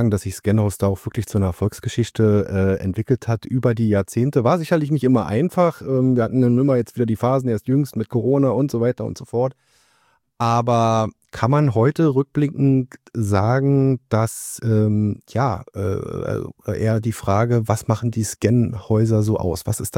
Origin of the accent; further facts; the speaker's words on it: East Germany, Germany; ich bin nun zugegebenermaßen ein Kind des Ostens, kann mich aber sehr gut noch erinnern an die wilden Wendejahre